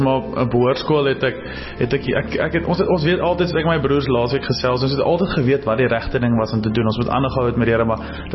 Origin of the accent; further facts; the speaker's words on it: Potchefstroom, North West, South Africa; ek het groot geword in Potchefstroom. My hele familie is nog allemaal daar